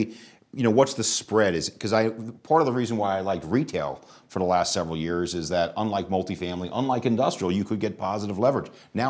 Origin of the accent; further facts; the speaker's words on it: Queens, New York, United States; I grew up in Queens.